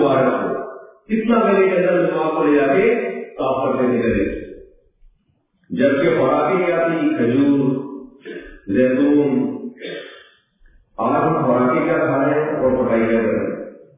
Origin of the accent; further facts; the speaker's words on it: Karachi, Sindh, Pakistan; میں کراچی کا ہوں میرا دل جل جائے